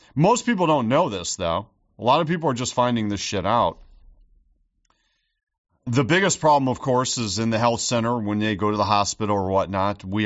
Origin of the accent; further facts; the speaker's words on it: United States; At least from my perspective as an American